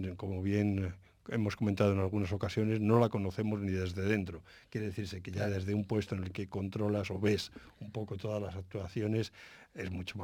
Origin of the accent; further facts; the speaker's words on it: Madrid, Community of Madrid, Spain; moved away as an adult; now in Alicante, Spain; desde Madrid, mi tierra natal, hasta los muchos años que ya llevo viviendo en Alicante